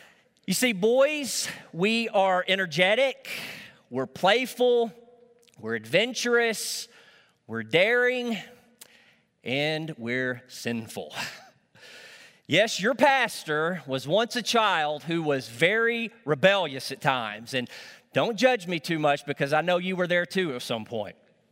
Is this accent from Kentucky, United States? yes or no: no; Arkansas, United States; You see, where I grew up in Northeast Arkansas, my dad didn't know anything about political correctness.